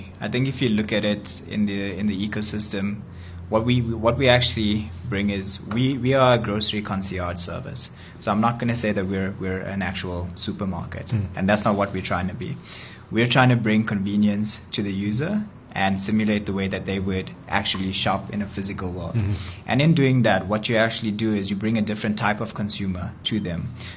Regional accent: Durban, KwaZulu-Natal, South Africa; so far what we see in Durban, that's my hometown actually

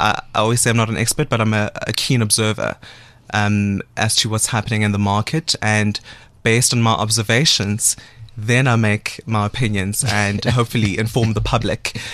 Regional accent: Soweto, Gauteng, South Africa; born there; So the 20th of February 1992, that is when … was born, in Soweto, Dobsonville specifically.

